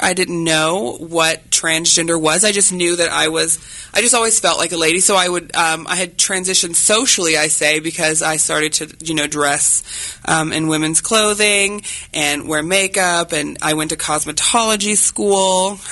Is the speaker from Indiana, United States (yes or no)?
no; Hutchinson, Kansas, United States; So I grew up in Hutchinson, Kansas, you know, big city living, and I grew up in a kind of conservative household.